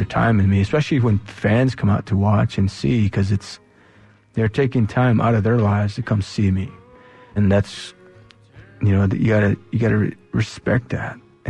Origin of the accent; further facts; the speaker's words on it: United States; as a little Navajo boy growing up on the Navajo reservation